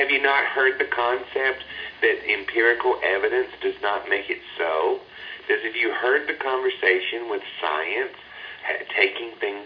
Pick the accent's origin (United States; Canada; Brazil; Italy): Canada; hey, I'm Canadian.